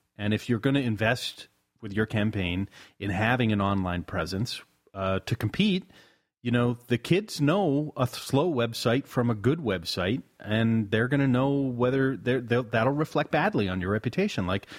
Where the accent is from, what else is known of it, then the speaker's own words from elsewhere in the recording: the South, United States; But as a Southerner, now